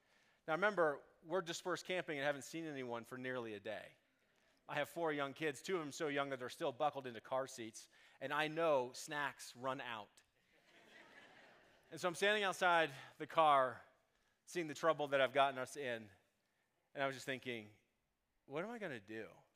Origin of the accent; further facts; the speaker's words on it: Boulder, Colorado, United States; I grew up in Boulder, Colorado. I lived outside.